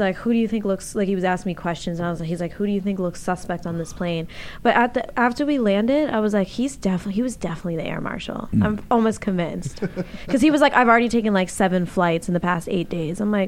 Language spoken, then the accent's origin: English; Boston, Massachusetts, United States; Yeah, because like I know like I'm from Boston. I know Tom Brady's a quarterback.